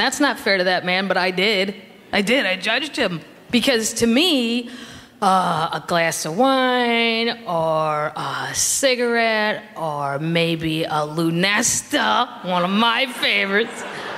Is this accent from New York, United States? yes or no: no; Wisconsin, United States; I'm from Wisconsin.